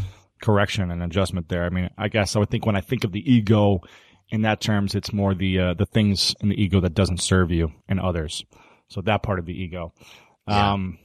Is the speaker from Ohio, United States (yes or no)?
yes; Delaware, Ohio, United States; And I'm from Ohio. I'm from Delaware, Ohio. I don't know if you've heard of that city.